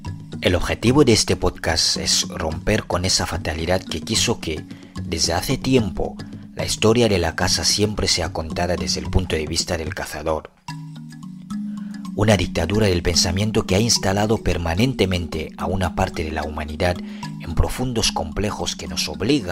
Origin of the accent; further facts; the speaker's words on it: Cameroon; africano de origen camerunés, educador social, internacionalista, conferenciante, migrante y defensor de los derechos humanos.